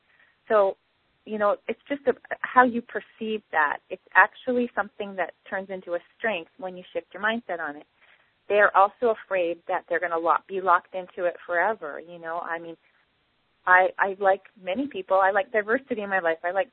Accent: Montreal, Quebec, Canada; I grew up in Montreal.

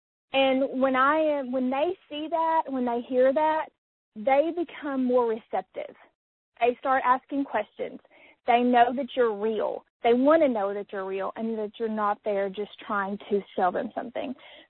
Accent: Batesville, Arkansas, United States; I am from Batesville, Arkansas, which is kind of north central Arkansas, situated between Little Rock and Jonesboro

